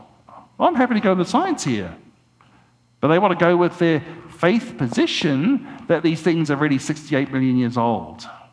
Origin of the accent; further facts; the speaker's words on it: Queensland, Australia; This is from my home state in Australia, Queensland.